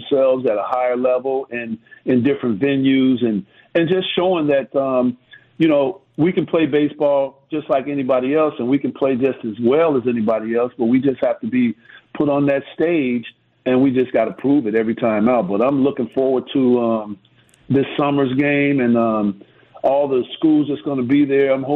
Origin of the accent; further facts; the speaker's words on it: Chicago, Illinois, United States; You know, growing up in Chicago, if we didn't play every sport, we were going to be outcasts in the neighborhood.